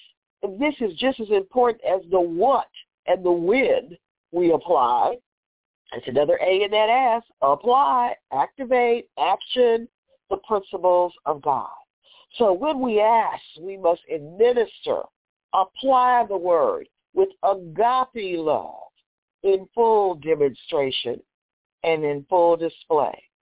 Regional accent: Texas, United States; Yeah, I said y'all. I'm from Texas.

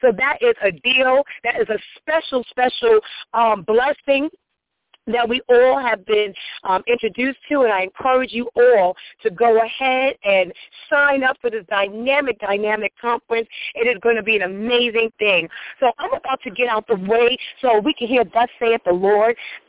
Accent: New York, United States; out there in my home state, New York, New York.

